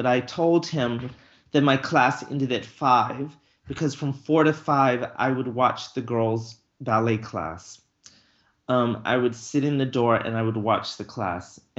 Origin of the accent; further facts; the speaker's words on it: Georgia, United States; This was growing up in Georgia.